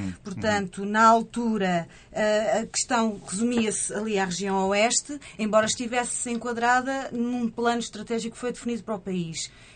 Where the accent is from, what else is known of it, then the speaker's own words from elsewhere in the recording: Vilar, Portugal; da freguesia de Vilar, que é de onde eu venho e onde, enfim, está sediado a nossa associação